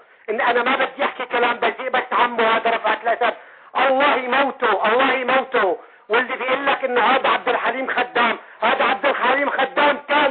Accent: Hama, Hama Governorate, Syria; أنا إنسان من حماة، من سوريا، من حماة

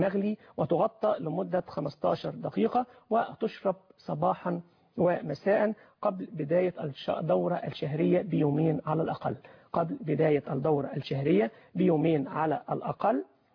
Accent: Egypt; عندنا في مصر

